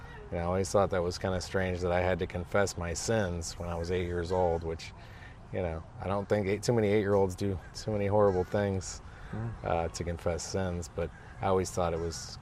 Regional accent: Ohio, United States; moved away; my parents moved to Tampa. I was in Ohio when I was raised Catholic.

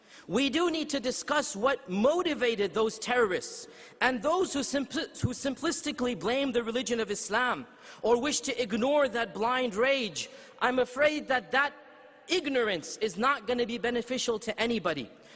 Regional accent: United States; And as an American, brothers and sisters, as an American, it is my constitutional right.

